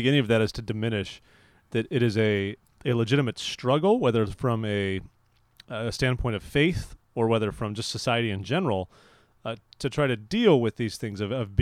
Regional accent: California, United States; I'm from California and we have not exactly been lacking our fair share of gay rights debates in recent years

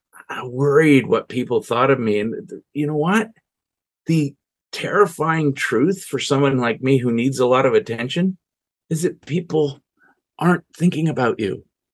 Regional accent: United States; And because of the culture I grew up in and the years that I grew up in the United States, it was common for a man to identify himself with his job.

